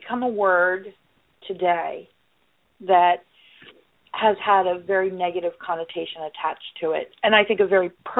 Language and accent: English; Delaware, United States; now in South Florida, United States; You're going to be in my home area. I'm from Delaware.